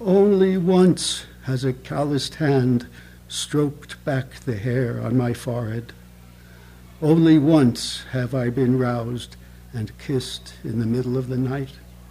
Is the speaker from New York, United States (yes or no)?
yes; New York, United States; I was in New York this past weekend. I was brought up in New York.